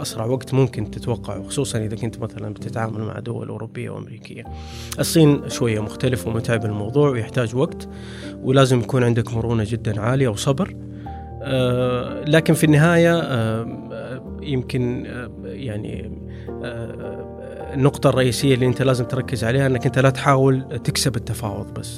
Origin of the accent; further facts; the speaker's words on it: Saudi Arabia; فقال لي أنت من فين؟ فقلت له أنا من السعودية